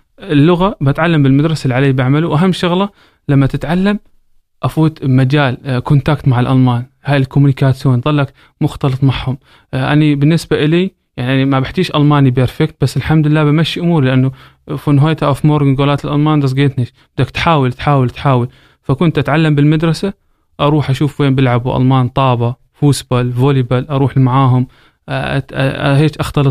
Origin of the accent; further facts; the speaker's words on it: Syria; now in Germany; أنا هيك، أنا حابب هيك، أنا من سوريا، أنا هيك وضعي